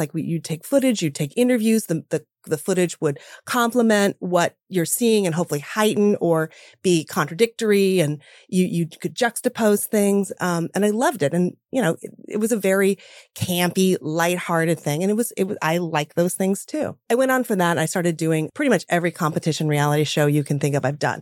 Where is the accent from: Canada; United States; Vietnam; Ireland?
United States; California; now in Los Angeles, United States; I grew up in Northern California. I had family from Lodi. My parents went to UOP.